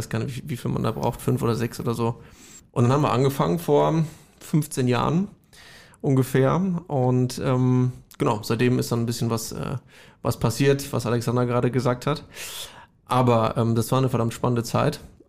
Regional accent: Kreuztal, North Rhine-Westphalia, Germany; Und ich komme eher auch aus einer Stadt, die eher sozialdemokratisch geprägt ist. Also bei der letzten Bürgermeisterwahl in meiner Heimatstadt Kreuzal

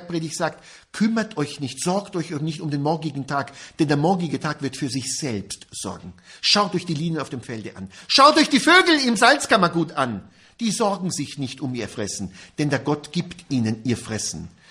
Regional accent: Israel; mit dem bin ich als Jude in Israel aufgewachsen

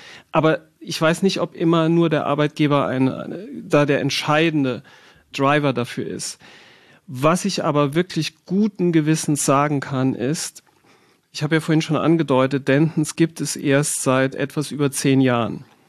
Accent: Saarbrücken, Saarland, Germany

